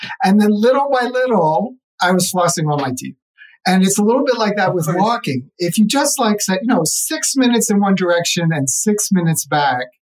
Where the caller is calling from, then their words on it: New Mexico, United States; I'm in New Mexico.